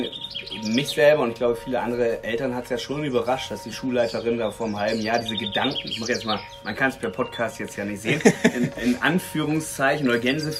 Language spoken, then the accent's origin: German; Ellewick, North Rhine-Westphalia, Germany; ich komme ja aus Ellewick